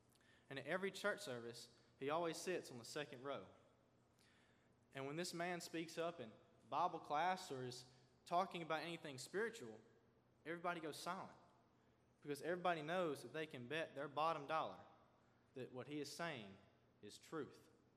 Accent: Florence, Alabama, United States; So let me tell you a true story of a man who let his light shine in my hometown of Florence, Alabama.

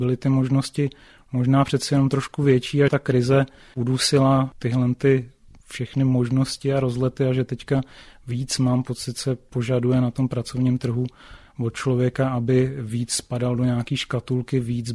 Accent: Prague, Czechia; Tam ten můj pocit, že můžu dělat cokoliv, tak byl určitě díky tomu, že jsem z Prahy.

